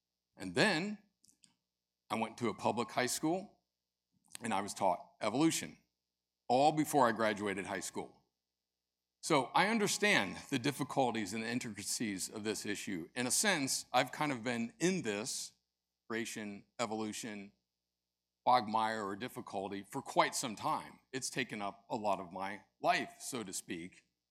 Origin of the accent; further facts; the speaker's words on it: Dayton, Ohio, United States; As Pastor said, I grew up in Dayton, Ohio, and I grew up in the church.